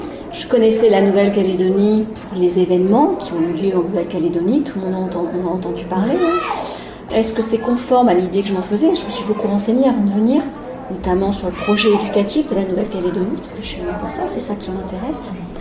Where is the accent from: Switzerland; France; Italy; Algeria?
France; Normandy; Alors, je viens de Normandie, en métropole.